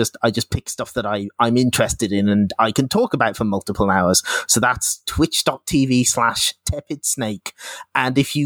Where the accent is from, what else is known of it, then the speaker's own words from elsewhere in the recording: United Kingdom; No, it's to make sure people know that I'm from Britain so that they know that I'm not spelling words wrong. It's that's we add those extra U's on purpose.